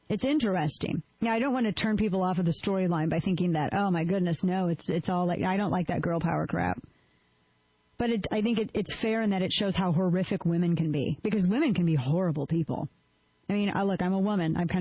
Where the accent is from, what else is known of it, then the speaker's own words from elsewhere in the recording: Missouri, United States; I remember in my home state of Missouri, I met this one woman and I thought she was really nice.